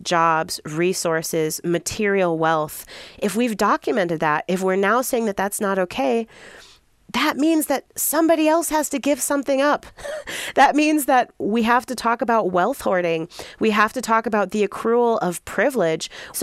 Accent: Chicago, Illinois, United States; I'm very proud as a Chicagoan of the reparations ordinance that was passed here

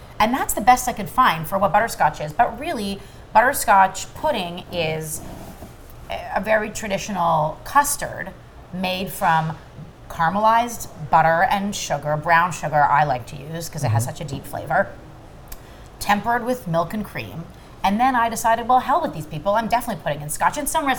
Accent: Toronto, Ontario, Canada; Growing up in Toronto, there was a place from as far back as I can remember

